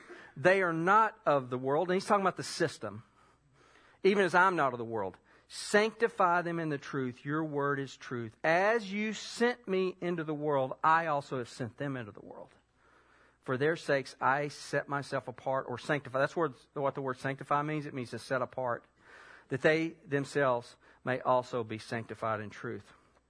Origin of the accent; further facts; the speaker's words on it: Keller, Texas, United States; You know, I'm from Keller.